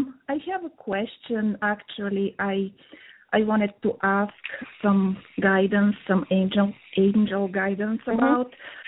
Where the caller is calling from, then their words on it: Chicago, Illinois, United States; I am in Chicago.